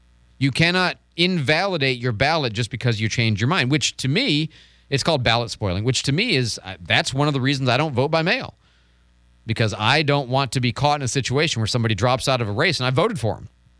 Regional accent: Midwest, United States; I grew up in the Midwest with cicadas.

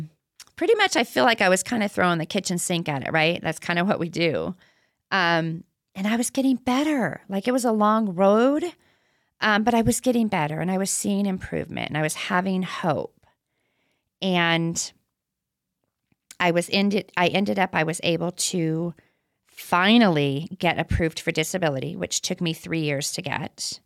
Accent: Chico, California, United States; I lived in a town called Paradise in California. It was just up the hill from Chico, which is my hometown.

